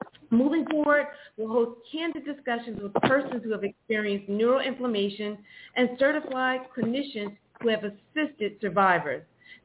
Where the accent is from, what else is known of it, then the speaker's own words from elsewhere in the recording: New Jersey, United States; Can I just tell you, I'm from New Jersey.